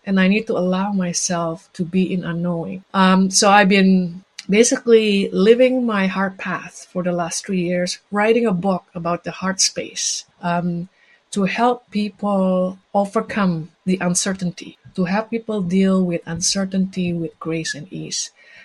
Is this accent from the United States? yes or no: no; Indonesia; now in Canada; I came from Indonesia. This is like 25 years ago.